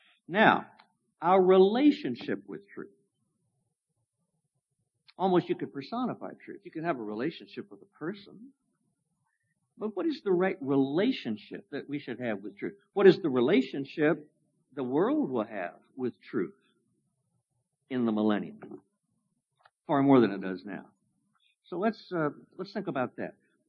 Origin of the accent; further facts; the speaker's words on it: Wichita, Kansas, United States; The truth is, murder and robbery are more prevalent in New York City than Wichita, Kansas, my hometown.